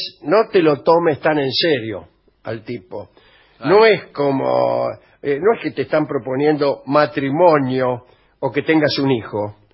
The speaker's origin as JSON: {"language": "Spanish", "country": "Poland", "second_language": "Spanish", "said": "Y yo que soy polaca"}